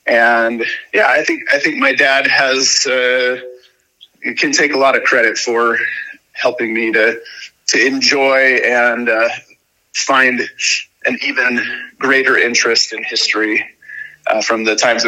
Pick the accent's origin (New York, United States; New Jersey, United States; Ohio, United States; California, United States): California, United States; Cameron Park; I grew up in a, well, not a super small town, I guess, but a town just east of Sacramento named Cameron Park. So it's in the foothills of the Sierra Nevadas.